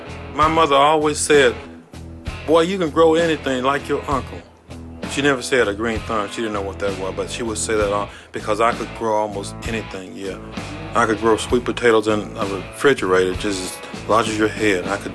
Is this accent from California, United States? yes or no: no; Mississippi, United States; I was born in Mississippi in Sunflower County. We lived on property owned by whites, and this is what we did.